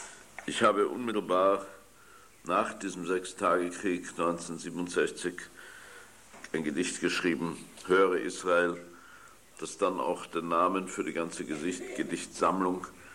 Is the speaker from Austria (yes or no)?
yes; Austria; moved away; Auch in Österreich, meiner Heimat. Ich bin heute auch wieder außer britischer Staatsbürger, auch wieder österreichischer Staatsbürger.